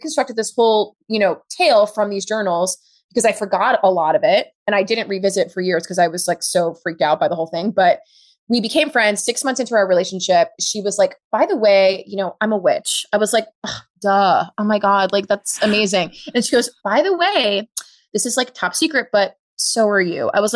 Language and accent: English; New York City, New York, United States; I grew up in New York City. I went to Catholic school. I was in Catholic girls' school, all of that stuff. I grew up in Harlem, rent control department. So I'm a city girl, New York City.